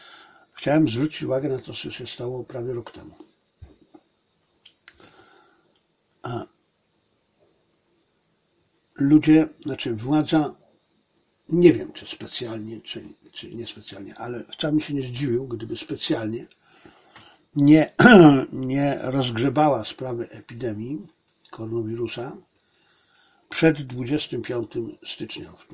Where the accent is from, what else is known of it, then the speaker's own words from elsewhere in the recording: China; ja jestem Chińczykiem, bo ja doskonale rozumiem swoich ziomali z dowolnego miejsca Chin